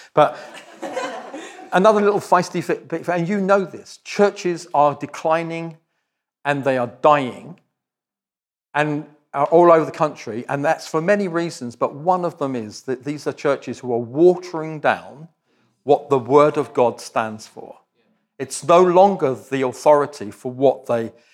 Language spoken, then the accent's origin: English; United Kingdom; I'm very British and so all my illustrations are from English culture